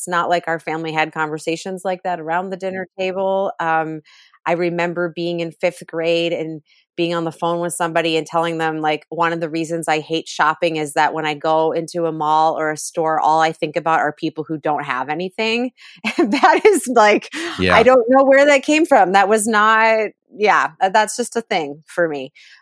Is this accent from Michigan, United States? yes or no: no; New Jersey, United States; I tend to say I grew up in Jersey because I was there from 4th grade through my freshman year of high school